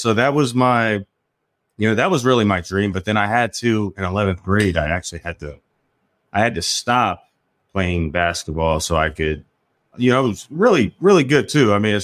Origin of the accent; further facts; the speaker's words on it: Maryland, United States; Yeah, so spent my early years in Prince George's County, Maryland, and PG County, shout out.